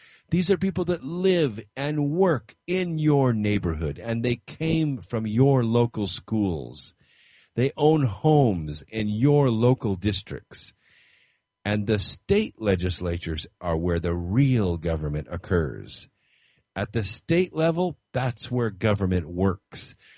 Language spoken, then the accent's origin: English; North Carolina, United States; we made the case for our state, for North Carolina